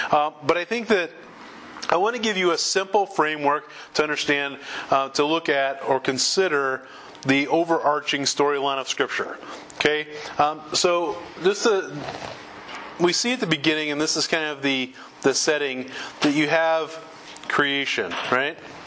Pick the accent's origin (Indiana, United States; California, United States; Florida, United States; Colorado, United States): Indiana, United States; Evansville; Then you have I-69 that they're building up from Evansville, my hometown.